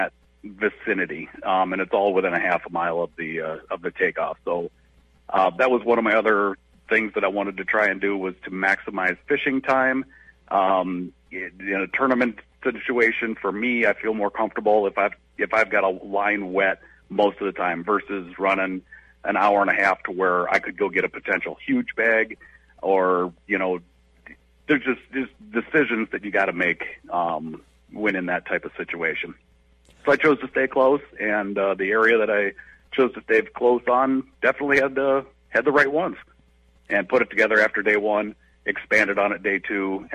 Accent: Florida, United States; born there; I was born in Florida back in 73, 100 years ago.

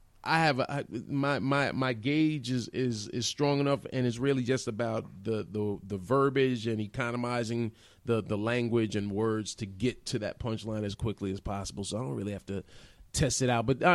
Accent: New York, United States; And I'm from New York, and you know I used to go to the Disco Fever where hip hop first

